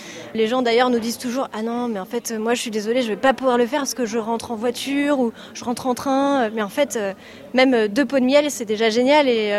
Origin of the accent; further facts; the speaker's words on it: Pontivy, Brittany, France; moi je suis bretonne de Bontivy